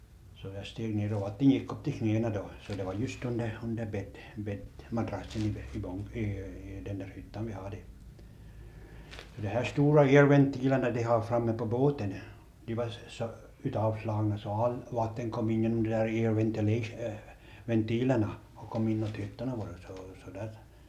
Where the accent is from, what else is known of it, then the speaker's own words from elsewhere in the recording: Korsholm, Ostrobothnia, Finland; moved away as an adult; now in Vancouver, Canada; Jag är hemma från Tjörby Korsholm. Och allt vad jag vet att säga att jag var här i 48 års tid.